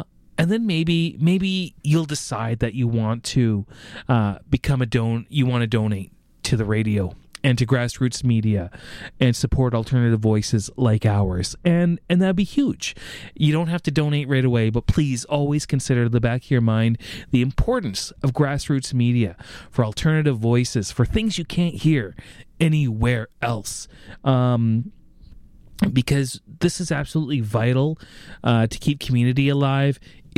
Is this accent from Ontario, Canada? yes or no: no; Port Alberni, British Columbia, Canada; Originally I was from Port Alberni, BC, so I moved to the big city of Nanaimo, and I didn't have a job.